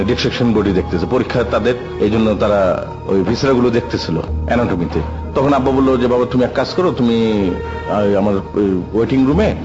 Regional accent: Dhaka, Dhaka Division, Bangladesh; born there; আমার জন্ম ঢাকা মেডিকেলেই

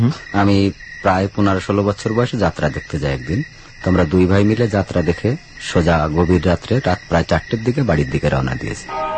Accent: Khulna, Khulna Division, Bangladesh; born there; আমার জন্মস্থান খুলনা

